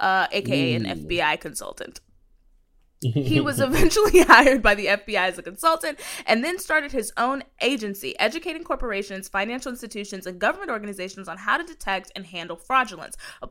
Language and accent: English; New York, United States; accent: New York; now my New York accent gonna come out.